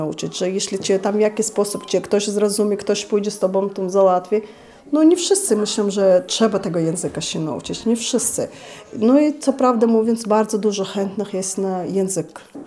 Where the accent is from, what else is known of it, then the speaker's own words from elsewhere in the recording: Chechnya, Russia; Polish is a second language; now in Poland; Pochodzę z Czeczenii. Może nie wszyscy wiedzą, to jest taki mały, niewielki kraj w Rosji.